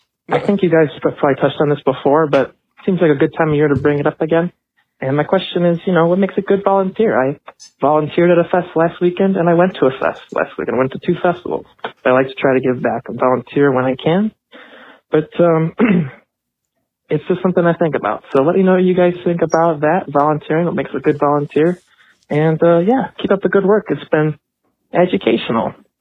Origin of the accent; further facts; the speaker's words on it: Mundelein, Illinois, United States; I'm from Mundelein, Illinois. And they have a nice beer fest there.